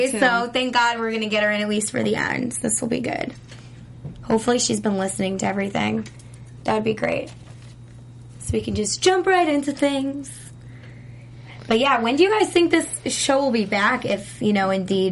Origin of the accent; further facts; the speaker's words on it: New York, United States; I grew up in New York, I get the East Coast.